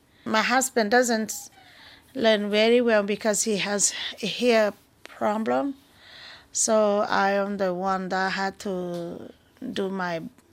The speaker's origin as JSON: {"language": "English", "country": "Laos", "moved": "as an adult", "lives_now": "Missoula, United States", "said": "We are from Laos. We live in Missoula now. Missoula, Montana."}